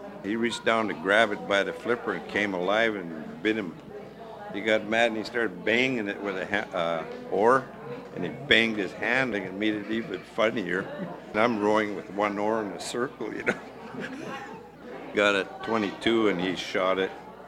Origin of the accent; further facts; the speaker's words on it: Alaska, United States; I was born and raised here in Alaska.